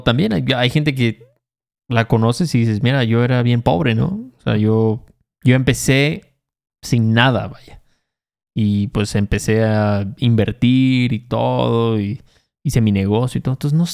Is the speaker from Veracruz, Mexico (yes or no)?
yes; Chacaltianguis, Veracruz, Mexico; Yo crecí ahí en Chacaltianguis, Veracruz. No había ni secundaria, ni telesecundaria había ahí.